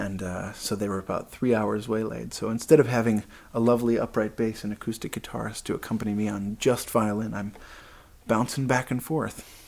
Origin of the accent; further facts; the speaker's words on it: Illinois, United States; I grew up just outside of Chicago, and I really wanted to play straight-ahead jazz, like bebop